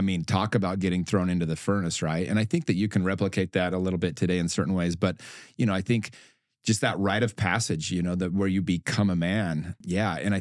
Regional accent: Utah, United States; I've been able to take a lot of the principles that I learned growing up in Utah in a very predominantly church-based environment.

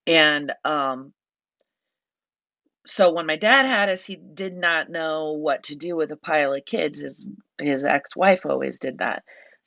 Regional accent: Napa, California, United States; I grew up in Napa, California, where adults hate youth, especially in the 90s.

